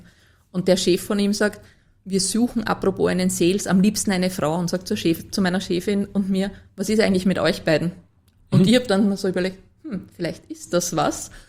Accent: Lower Austria, Austria; Als Niederösterreicherin habe ich erst lernen müssen, dass das die Landespolizeidirektion ist.

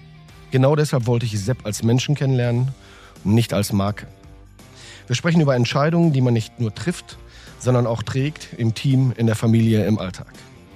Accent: Bochum, North Rhine-Westphalia, Germany; bei uns in Bochum ist auch toll

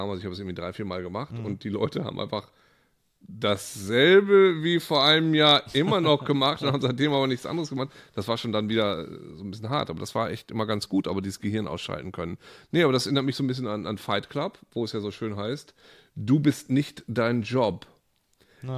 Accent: Lower Saxony, Germany; Also ich komme aus Ostfriesland, da gab es dieses normale Haus. Jeder hatte eine Kuh, jeder hatte ein Schwein.

